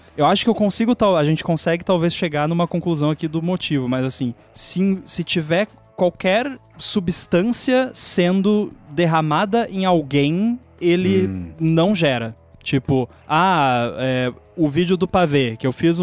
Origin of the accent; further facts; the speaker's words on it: Rio Grande do Sul, Brazil; Cara, eu sou gaúcho e eu conheço mais...